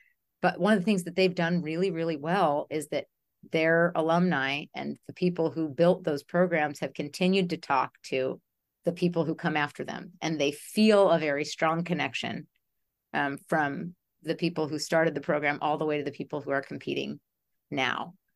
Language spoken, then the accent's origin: English; California, United States; I mean, like, I grew up in Northern California.